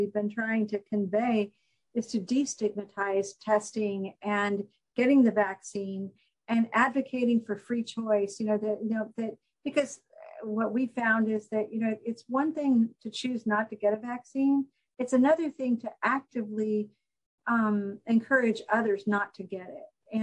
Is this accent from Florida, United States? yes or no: no; Texas, United States; I'm from Texas and people tend to just say what they think.